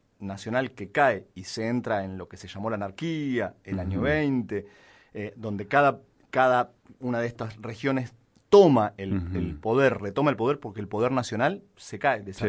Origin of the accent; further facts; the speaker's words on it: Chascomús, Buenos Aires Province, Argentina; now in La Plata, Argentina; Yo soy platense por adopción, como vos decís. Vine a estudiar.